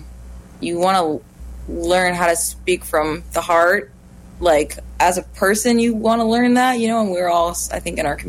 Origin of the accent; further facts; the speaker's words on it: Odanak, Quebec, Canada; It's just … I'm Abenaki from Odenak